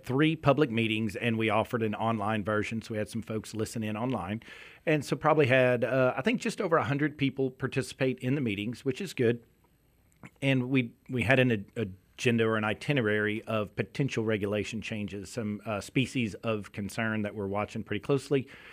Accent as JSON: {"language": "English", "region": "Kentucky", "country": "United States", "said": "So I'm originally from Kentucky, and my family still lives there."}